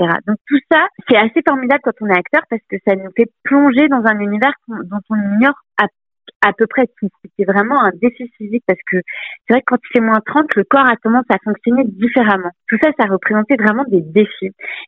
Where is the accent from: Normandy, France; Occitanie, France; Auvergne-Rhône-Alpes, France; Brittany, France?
Brittany, France; je connais pas bien du tout la montagne. Je viens de Bretagne.